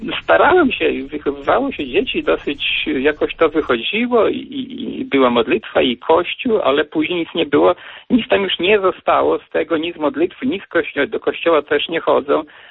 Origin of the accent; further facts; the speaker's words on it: Poland; moved away; Ja pochodzę z Podlasia Południowego, ale dzwonię z zagranicy.